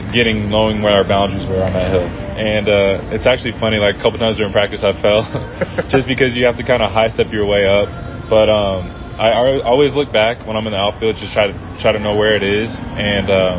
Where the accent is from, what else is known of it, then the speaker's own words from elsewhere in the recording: San Diego, California, United States; And I'm from San Diego.